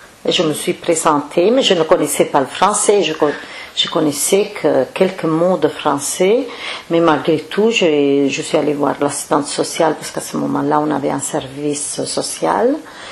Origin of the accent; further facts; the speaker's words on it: Italy; born there; Je suis née en Italie, dans un petit village où il y avait plus ou moins 1000 personnes. C'est un tout petit village, voilà, en campagne.